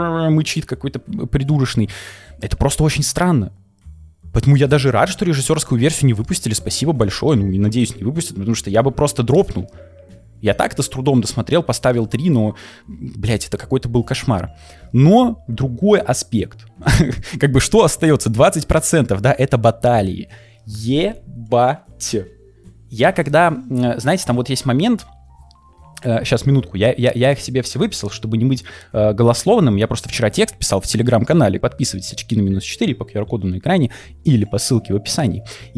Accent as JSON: {"language": "Russian", "country": "Russia", "said": "я из России"}